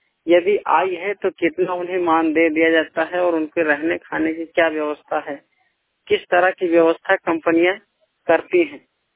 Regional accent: Uttar Pradesh, India; मैं उत्तर प्रदेश का रहने वाला हूँ

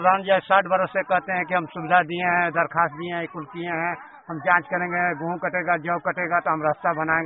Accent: Nai Bazar, Uttar Pradesh, India; नई बाजार मेरा मौजा पड़ता है, जिला गाजीपुर है

